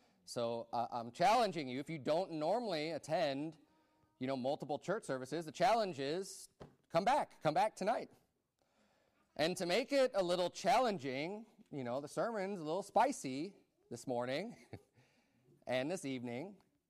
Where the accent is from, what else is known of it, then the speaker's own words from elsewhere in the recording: Atlanta, Georgia, United States; we're from Atlanta, right? We're from the Atlanta area, from Georgia.